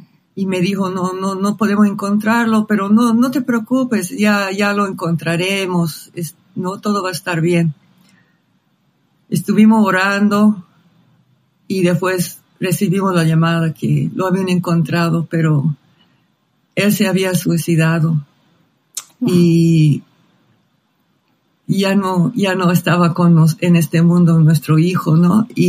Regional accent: Canada; born there; Spanish is a second language; moved away as an adult; yo nací aquí en Canadá, estoy en este momento en Canadá, pero en el año 1982 me casé con un hombre … me llevó a Bolivia.

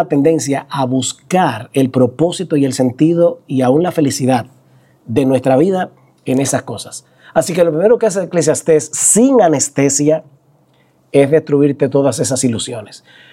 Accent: San Juan de la Maguana, San Juan, Dominican Republic; born or raised there

